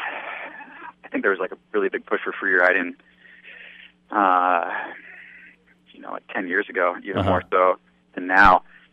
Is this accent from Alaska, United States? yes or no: no; Washington, United States; we're in Washington, my home state.